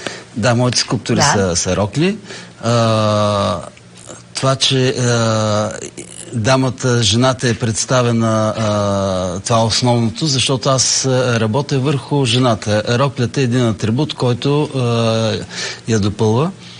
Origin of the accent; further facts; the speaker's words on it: Sliven, Sliven Province, Bulgaria; also born or lived in Elhovo; Елхово е мой роден град, но съм излязъл на 2 месеца оттам. До 11-та си година в Сливен баща ми е бил военен и затова сме обикаляли малко из гарнизоните.